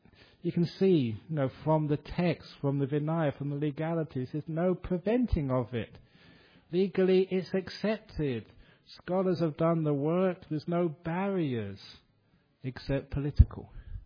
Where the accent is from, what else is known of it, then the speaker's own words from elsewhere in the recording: Australia; I said, "I'm from Australia."